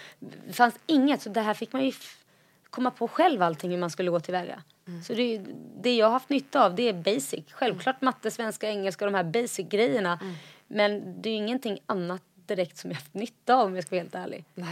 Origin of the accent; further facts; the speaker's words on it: Småland, Sweden; also born or lived in Israel; Jag är uppvuxen, eller jag har bott i Småland. Från 0 till 7 år. Jag bodde också till och med i Israel i 2 års ålder också.